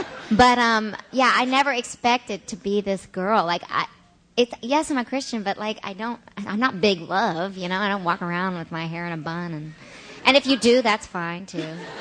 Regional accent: Bible Belt, United States; growing up in the Bible Belt, there's lots of things that I don't believe anymore

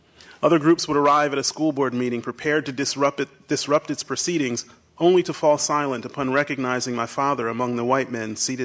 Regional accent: Willingboro, New Jersey, United States; My family's from Philadelphia. I grew up in South Jersey across the river in Willingboro.

